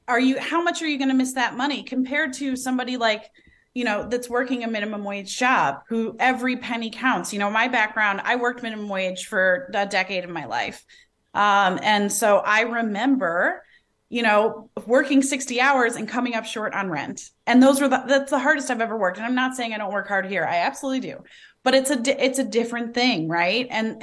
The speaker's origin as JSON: {"language": "English", "town": "Detroit", "region": "Michigan", "country": "United States", "said": "And I'm from Detroit, you know, we've been really hit"}